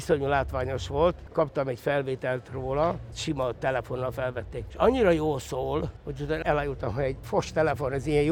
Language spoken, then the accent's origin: Hungarian; Hódmezővásárhely, Csongrád-Csanád, Hungary; Akkor mondta az unokatestvérem, ugye, mert azért idevalósi vagyok